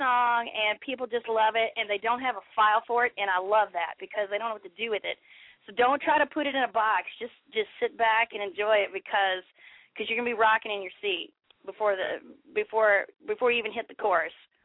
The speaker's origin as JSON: {"language": "English", "region": "Kentucky", "country": "United States", "said": "you know, I'm from Kentucky."}